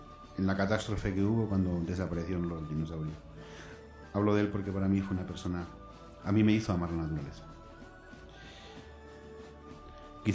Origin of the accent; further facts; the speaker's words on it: Yecla, Region of Murcia, Spain; Y mira que yo soy de Yecla y la cabeza es importante.